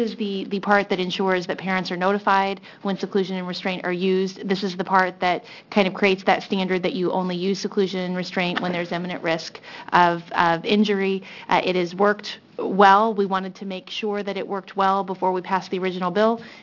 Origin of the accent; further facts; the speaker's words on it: Corvallis, Oregon, United States; I'm from Corvallis and Philomath, House District 16, State Representative.